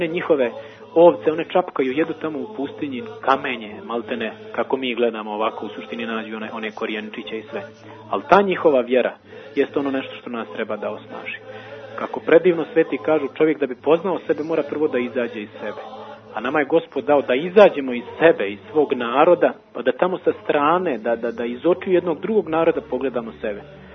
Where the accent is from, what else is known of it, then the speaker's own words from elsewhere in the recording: Mrkonjić Grad, Republika Srpska, Bosnia & Herzegovina; vraćam se ovamo kod nas u Republiku Srpsku i dođem gore kod moji su iznad Banja Luke, 60 km Mrkonjić grad